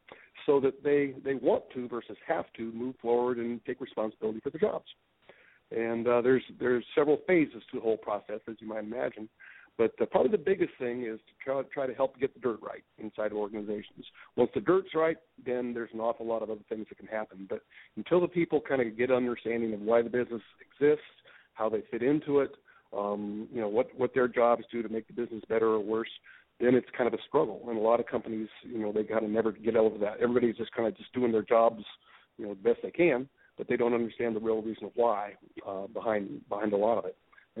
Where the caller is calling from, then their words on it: Portland, Oregon, United States; I'm in Portland today, Portland, Oregon.